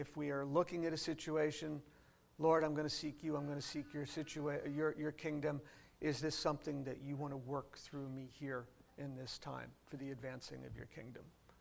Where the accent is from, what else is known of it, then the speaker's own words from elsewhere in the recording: Maine, United States; I'm from Maine and people think they talk funny up there. I'm lucky I avoided that.